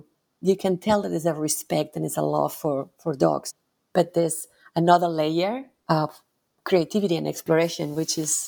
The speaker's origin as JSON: {"language": "English", "town": "Barcelona", "region": "Catalonia", "country": "Spain", "tie": "born or raised there", "second_language": "English", "said": "I grew up in Barcelona, and Barcelona, we all live on top of each other in little apartments."}